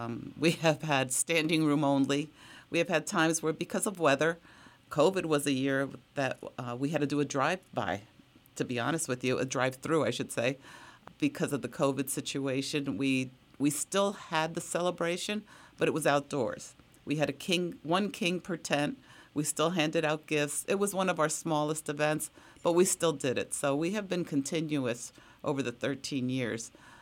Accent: Bethlehem, Pennsylvania, United States; Because I was raised in Bethlehem, PA, we did not celebrate at our house the three kings as you described it.

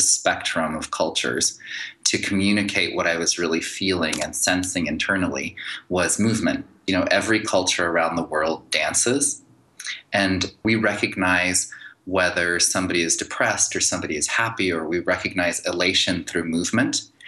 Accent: Santa Fe, New Mexico, United States; When I grew up in Santa Fe, I went to bilingual public schools in the day, and then I went to martial arts classes in the evening, and I had this family that was Korean and American, and I had friends who were Latino and American Indian.

